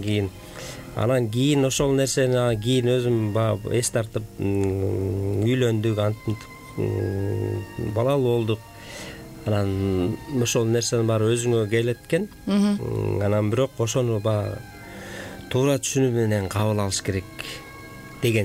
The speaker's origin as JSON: {"language": "Kyrgyz", "town": "Kyzyltuu", "region": "Issyk-Kul Region", "country": "Kyrgyzstan", "tie": "born there", "said": "Мен Көлдөн болом. Тоң районун Сыркөл областынын Тоң районунун Кызылтуу деген азыр боз үйчүлөр айыл деп аталып калбады, ошол Кызылтуу айылында төрөлгөм. Балыкчыда окууну ошо Балыкчы шаарынан аяктагам."}